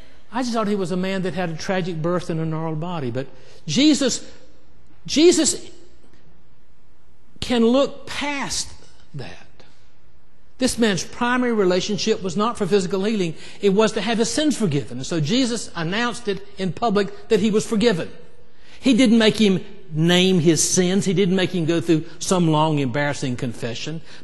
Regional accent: Troy, United States; Now, when I grew up in Troy

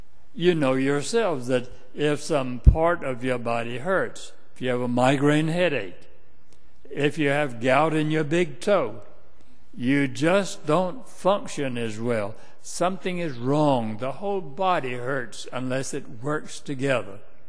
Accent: Greenville, United States; I grew up in St. Paul Methodist Church in Greenville.

